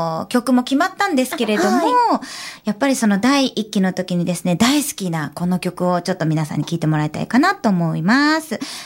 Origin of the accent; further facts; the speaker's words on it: Matsukawa, Nagano, Japan; そして私の地元長野県松川町なんですけれども